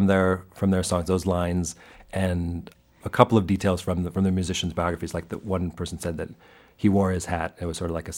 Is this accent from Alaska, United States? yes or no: no; Lansing, Michigan, United States; I'm from Michigan, and this is takes place in the city where I grew up, which is the capital city, Lansing, Michigan